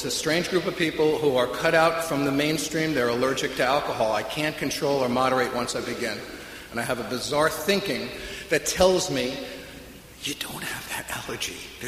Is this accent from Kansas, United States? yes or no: no; Bronx, New York, United States; I was brought up in the Bronx to a completely insane family.